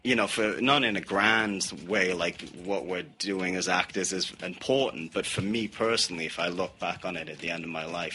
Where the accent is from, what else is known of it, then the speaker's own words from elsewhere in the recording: Newcastle upon Tyne, North East England, United Kingdom; I grew up in in Newcastle upon Tyne in the northeast of England, in it was like a pillar of the Industrial Revolution.